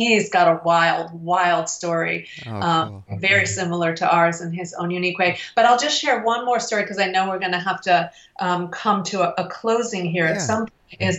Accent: Detroit, Michigan, United States; And then when I went into retreat, Sam … because I was from Detroit

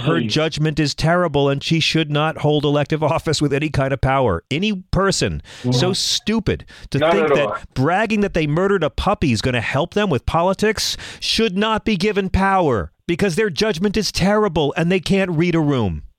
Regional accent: the South, United States; I grew up in the South. I love Southern people. I love Southern culture. My parents are buried in the South. I got family all over the South.

